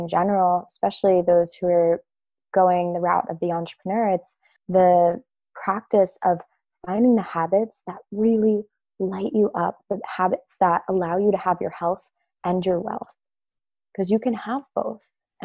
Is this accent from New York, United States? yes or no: yes; New York, United States; I know I grew up in New York. I live in New York. I live just outside of New York City.